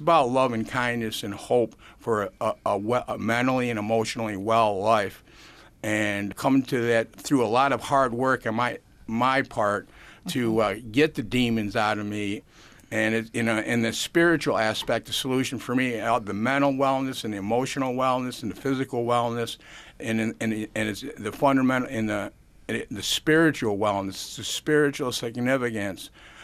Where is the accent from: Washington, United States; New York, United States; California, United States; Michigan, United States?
New York, United States; Canandaigua; I grew up in Canandaigua. That's where it all started for me in childhood.